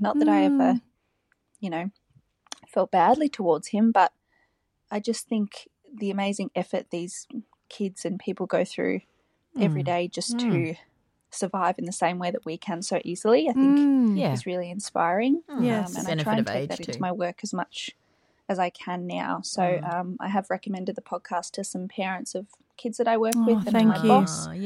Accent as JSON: {"language": "English", "town": "Melbourne", "region": "Victoria", "country": "Australia", "said": "I'm from Melbourne."}